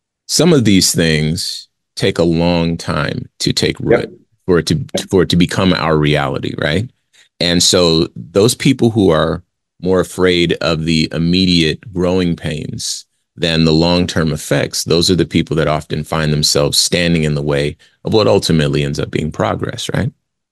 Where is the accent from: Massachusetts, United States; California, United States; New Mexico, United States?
California, United States; Compton; So I am indeed a Black man. And, you know, the only time, and I'm from Compton, the only time I've ever had a gun pulled on me is by the police.